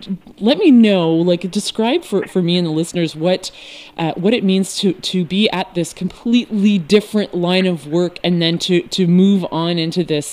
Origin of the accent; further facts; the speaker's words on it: Canada; as a Canadian girl and a great lover of music and sports